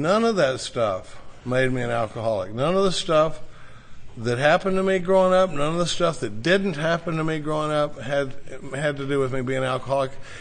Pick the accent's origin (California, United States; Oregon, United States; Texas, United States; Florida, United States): Texas, United States; Dallas; I grew up in Dallas, Texas. I grew up in a pretty normal family, if there is such a thing, you know.